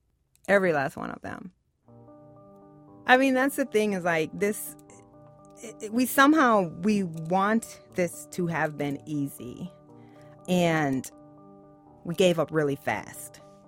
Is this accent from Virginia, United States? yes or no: no; Waterloo, Iowa, United States; I grew up in Waterloo, Iowa. And yes, there are Black people in Iowa.